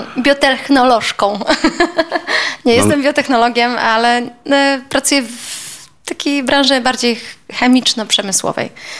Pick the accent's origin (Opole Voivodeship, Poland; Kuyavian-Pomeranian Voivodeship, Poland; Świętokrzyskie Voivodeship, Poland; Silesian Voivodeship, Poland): Silesian Voivodeship, Poland; Racibórz; urodziłam się w Raciborzu i nawet studiując w dużym mieście nie pomyślałam, że mogłabym nie wrócić do Raciborza. Więc no taka trochę śląska dusza